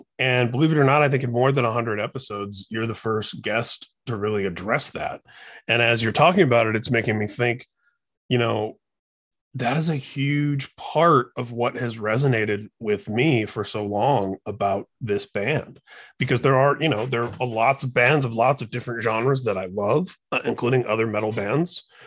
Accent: Indiana, United States; I know he's Newstead's from Michigan and I'm from Indiana

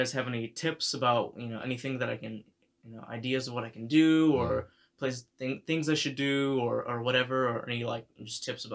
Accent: Atlanta, Georgia, United States; because I'm from Atlanta. So like in Atlanta, there's not really that many Japanese people.

